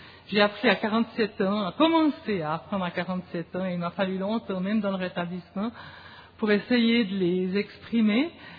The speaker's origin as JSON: {"language": "French", "country": "Switzerland", "said": "je viens de la Suisse et je suis heureuse."}